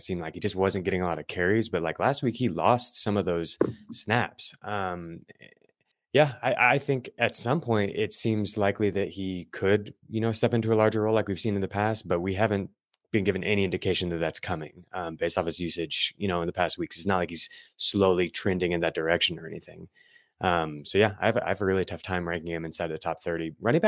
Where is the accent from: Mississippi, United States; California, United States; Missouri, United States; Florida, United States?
Missouri, United States; Kansas City; I'm glad that you found that quote, Pat, because just as someone who watches the Chiefs every week, I'm from Kansas City